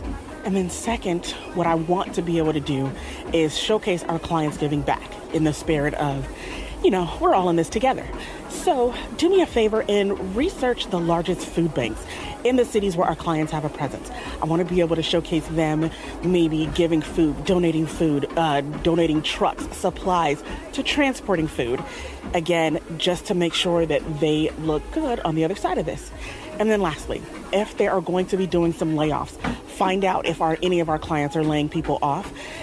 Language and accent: English; Nigeria; we're like the perfect Nigerian couple, like the perfect Nigerian couple. But I don't think I'm Nigerian enough for him